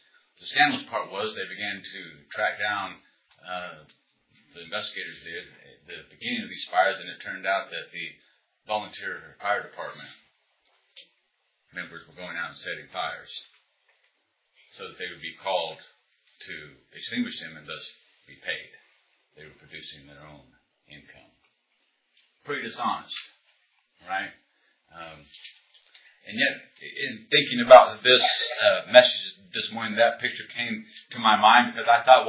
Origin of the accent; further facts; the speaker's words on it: Missouri, United States; Several years ago now, there was an incident in my hometown in rural Missouri that took place that made an impression upon me for a variety of reasons.